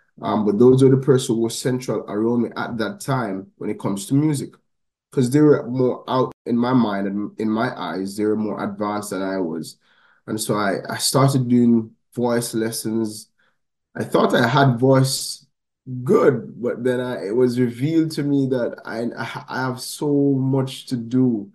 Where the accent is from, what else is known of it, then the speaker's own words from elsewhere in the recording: Falmouth, Trelawny, Jamaica; also born or lived in Montego Bay, Jamaica; I was born in Montego Bay, Jamaica, and I grew up in Falmouth, Trelawney. So that's where my formative years took place. I went to Falmouth All-Age School.